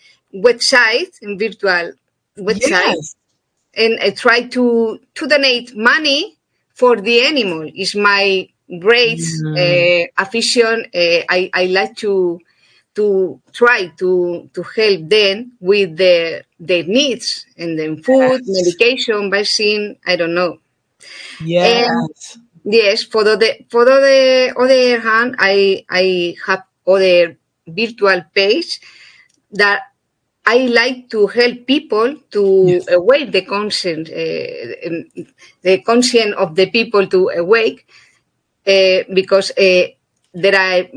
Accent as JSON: {"language": "English", "town": "Madrid", "region": "Community of Madrid", "country": "Spain", "second_language": "English", "said": "I'm from Madrid, Spain."}